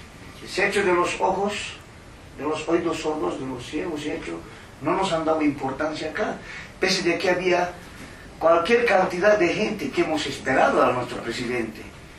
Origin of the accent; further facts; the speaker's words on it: Bolivia; nosotros el Distrito 7, o no somos bolivianos, somos también bolivianos.